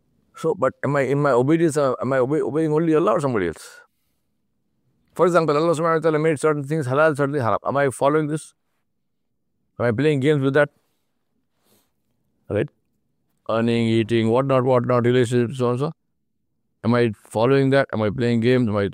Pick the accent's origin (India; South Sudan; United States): India; I think I'm from India. I know the situation. I know how bad it is.